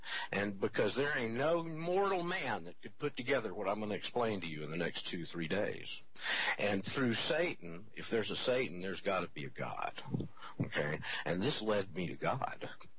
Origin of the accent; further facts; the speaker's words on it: Panama City, Florida, United States; born there; I was born in Panama City, Florida, the Redneck Riviera, as it's affectionately referred to.